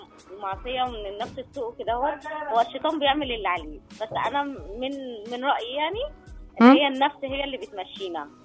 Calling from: Cairo, Cairo Governorate, Egypt; من القاهرة.

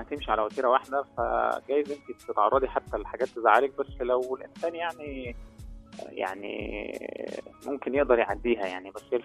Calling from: Cairo, Cairo Governorate, Egypt; من القاهرة.

